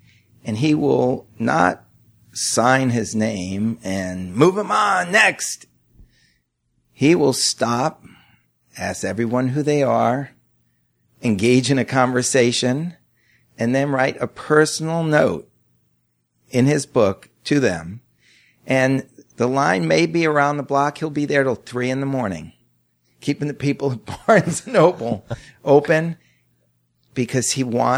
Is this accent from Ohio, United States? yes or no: no; Yonkers, New York, United States; also born or lived in Brooklyn; Born in Brooklyn and moved to Yonkers, New York, where I did second grade and third grade.